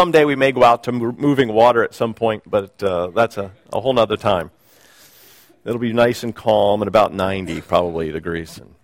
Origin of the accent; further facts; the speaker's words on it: Oriel, Pennsylvania, United States; I grew up in Oriel, Pennsylvania for a few years of my life, a little tiny village outside Jersey Shore, Pennsylvania, outside of Williamsport, Pennsylvania. So it's that small.